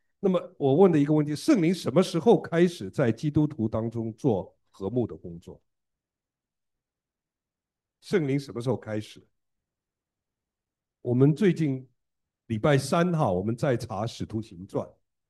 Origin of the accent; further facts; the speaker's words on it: China; now in United States; 我们其实都来自中国的五湖四海。啊，我们在中国都不在一个地方的